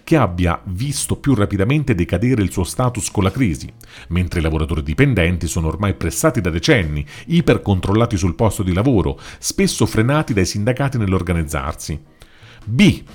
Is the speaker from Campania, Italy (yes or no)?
yes; Naples, Campania, Italy; accent: Neapolitan; scusate il mio accento napoletano